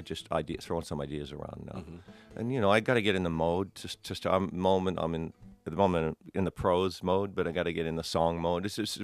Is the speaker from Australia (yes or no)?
yes; Australia; Actually, being an Australian, I've never toured Australia as a solo artist